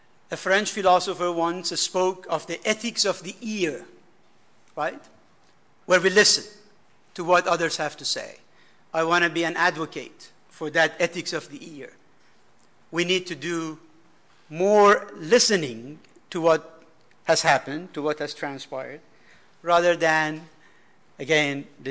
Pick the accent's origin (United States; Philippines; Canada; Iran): Iran; I am an Iranian by birth. I come from Iran.